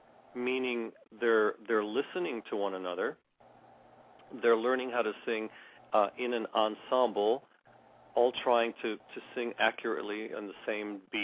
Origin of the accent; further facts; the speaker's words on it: Washington, District of Columbia, United States; also born or lived in St. Paul, Minnesota; now in Austin, United States; I'm from Washington, D.C., and most of my life I've lived up and down the East Coast. I did spend some time in St. Paul, Minnesota, and now in Austin.